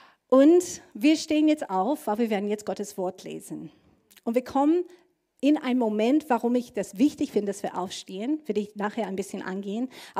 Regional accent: Australia; German is a second language; Wenn ich mein Heimatland Australien anschaue

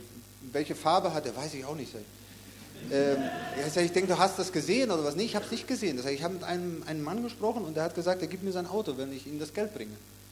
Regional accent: Paraguay; moved away; Wir kommen ursprünglich auch aus Paraguay

